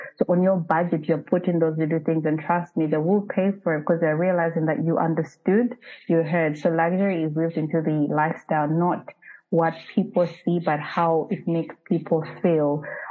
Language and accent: English; Zambia; moved away; Like me, I'm uprooted from Zambia.